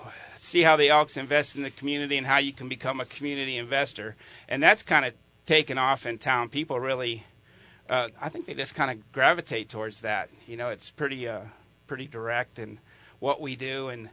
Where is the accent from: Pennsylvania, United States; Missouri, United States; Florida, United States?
Florida, United States; now in Cody, United States; I am originally from Florida.